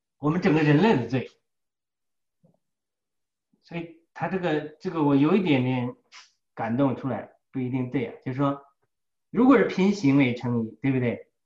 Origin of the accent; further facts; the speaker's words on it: China; 就像我们中国人讲的